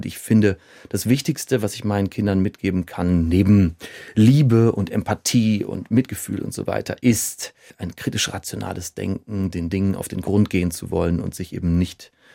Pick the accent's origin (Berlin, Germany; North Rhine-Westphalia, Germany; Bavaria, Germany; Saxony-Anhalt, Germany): Berlin, Germany; ich habe das vor der Tür, ich bin Berliner, ich fahre da mit der S-Bahn hin.